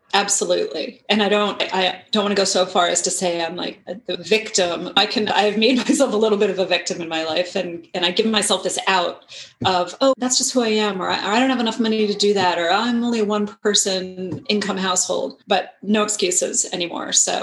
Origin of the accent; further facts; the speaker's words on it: Ohio, United States; born there; also born or lived in New York; I was born in Ohio. I'm technically a Midwestern girl and moved progressively east because of my dad's work and went to school in New York